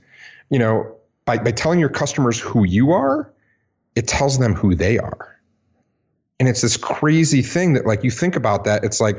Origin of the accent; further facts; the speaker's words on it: Midwest, United States; I'm originally from the Midwest and love to spend my summers in Michigan on the water